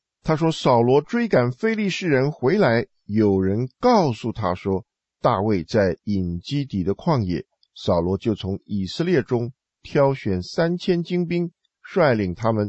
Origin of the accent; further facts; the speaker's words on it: China; 我们中国人说慌慌如丧家之犬